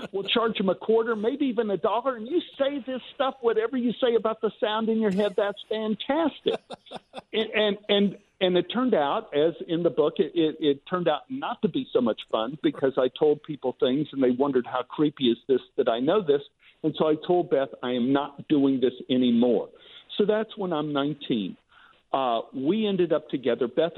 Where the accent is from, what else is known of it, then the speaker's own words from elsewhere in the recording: West Virginia, United States; I came from West Virginia, and my original initials are what you said.